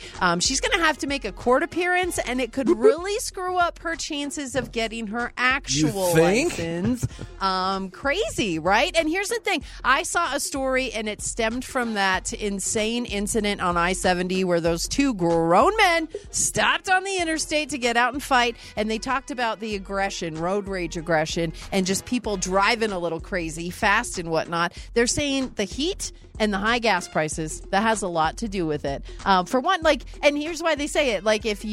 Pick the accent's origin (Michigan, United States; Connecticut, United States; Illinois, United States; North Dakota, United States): North Dakota, United States; shout out to my home state, North Dakota, number six.